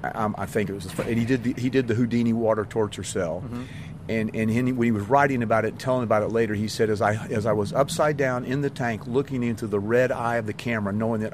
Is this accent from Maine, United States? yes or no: no; Kentucky, United States; You know, he jokes about Kentucky, and I'm from Kentucky